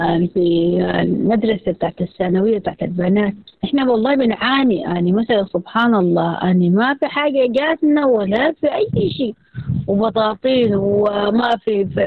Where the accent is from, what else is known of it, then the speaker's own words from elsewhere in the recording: Khartoum, Sudan; احنا نزحنا من الخرطوم.